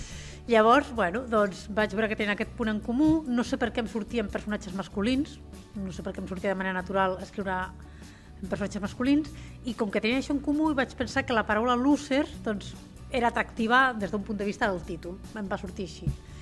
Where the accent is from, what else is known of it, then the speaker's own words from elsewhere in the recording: Sabadell, Catalonia, Spain; sóc urbanita, sóc de Sabadell, he viscut pràcticament tota la meva vida a Sabadell, excepte un parèntesi de 5 anys.